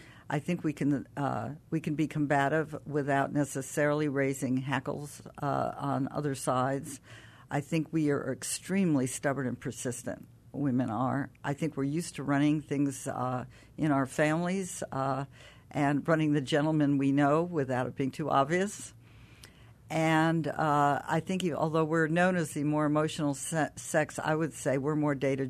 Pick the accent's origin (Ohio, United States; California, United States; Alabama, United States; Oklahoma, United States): California, United States; I came from California originally. I love Florida.